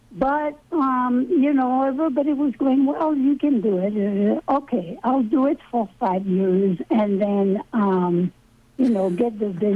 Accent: France; English is a second language; moved away; I'm a woman. I came from France.

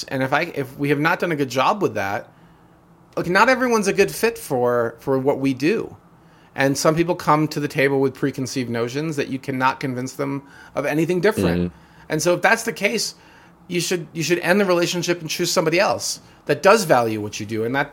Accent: New York, United States; I'm from New York, you're going to get some profanity, but I'm from upstate New York, so we're going to deliver it nicely.

